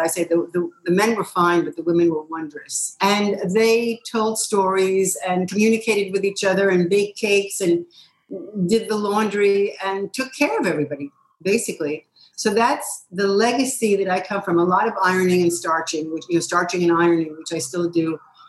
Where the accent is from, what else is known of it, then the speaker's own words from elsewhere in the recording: New York City, New York, United States; And I grew up in the Bronx and then in New York City